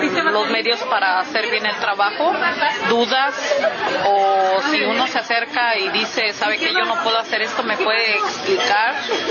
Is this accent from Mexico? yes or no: yes; Mexico; en la casa donde vivo, somos seis mexicanas